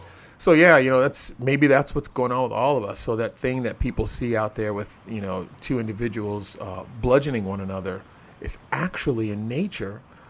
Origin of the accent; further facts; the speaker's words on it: Chicago, Illinois, United States; now in Los Angeles, United States; You know, I'm from Chicago as well. I'm out in Los Angeles now.